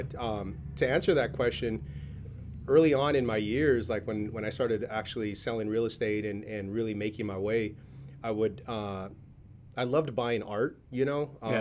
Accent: San Jose, California, United States; But I grew up in East San Jose.

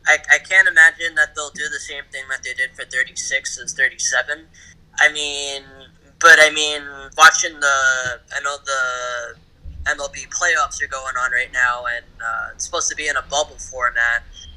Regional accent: Brooklyn, New York, United States; because where I'm located and Rich too, I think we're all from Southern Brooklyn.

